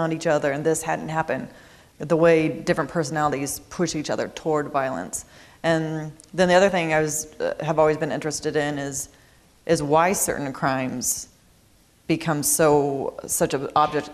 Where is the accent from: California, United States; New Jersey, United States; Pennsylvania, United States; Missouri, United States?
Missouri, United States; also born or lived in New York; I mean, I know when I lived in New York, people found it so strange that I was from Missouri.